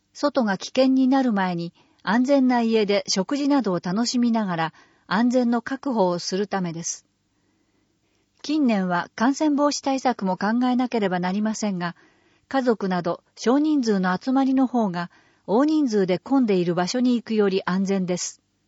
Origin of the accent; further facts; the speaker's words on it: Seattle, Washington, United States; Japanese is a second language; now in Japan; 台風は来日してから初めて経験したことで、ふるさとのシアトル市ではありえないです。